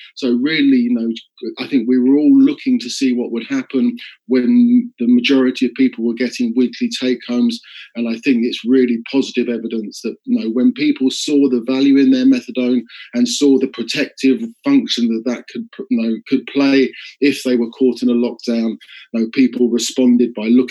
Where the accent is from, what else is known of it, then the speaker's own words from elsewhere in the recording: Bath, South West England, United Kingdom; the secondary needle and syringe program that we're running in my hometown of Bath.